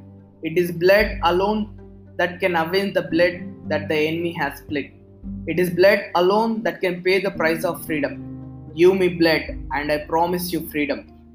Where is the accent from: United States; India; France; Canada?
India; I'm from India.